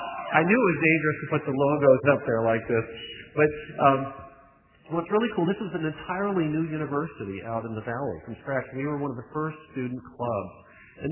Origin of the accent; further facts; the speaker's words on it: Seattle, Washington, United States; I found out we're both from Seattle. We went to competing high schools.